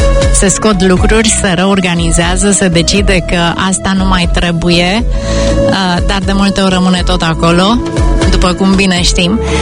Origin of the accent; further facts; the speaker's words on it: Brașov, Brașov County, Romania; Sunt din Brașov